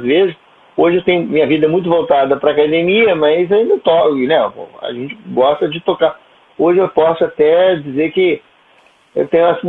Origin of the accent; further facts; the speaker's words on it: Barra Mansa, Rio de Janeiro, Brazil; now in Rio de Janeiro, Brazil; Eu sou do interior do estado do Rio, moro no Rio de Janeiro desde o ano 2000, mas eu sou de Barra Mansa, que não é uma cidade tão pequena, mas é de uma certa maneira, uma cidade interiorana.